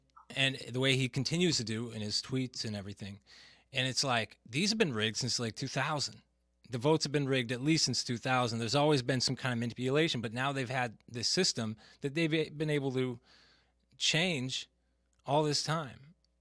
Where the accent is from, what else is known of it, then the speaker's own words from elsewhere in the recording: California, United States; And I admit that because I come from California, but I live out here now.